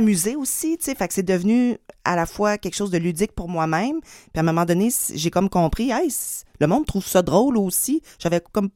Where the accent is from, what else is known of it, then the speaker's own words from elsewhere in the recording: Saint-Félicien, Quebec, Canada; born there; Non, je suis née à Saint-Félicien, au lac Saint-Jean.